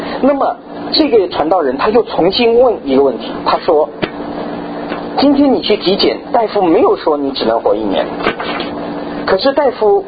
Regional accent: China; 在我们中国人的文化里面，我们是很忌讳谈到死亡这件事的

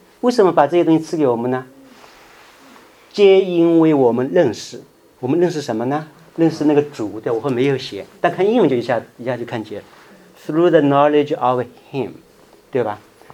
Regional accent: China; now in United States; 我是从中国来的。

